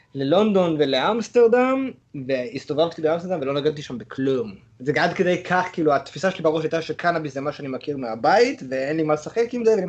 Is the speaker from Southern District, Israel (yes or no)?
yes; Ashkelon, Southern District, Israel; אני גדלתי באשקלון, זה היה מאוד מאוד נוכח בסביבה